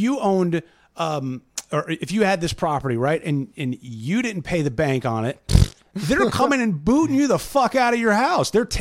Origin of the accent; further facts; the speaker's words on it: United States; It was never something that was front of mind to me, right? As just an American going about my daily.